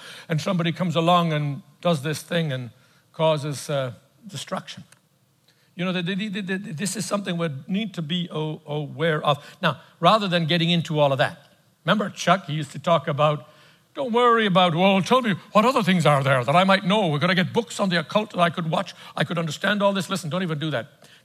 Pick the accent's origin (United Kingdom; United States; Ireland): Ireland; I shun Halloween because I come from Ireland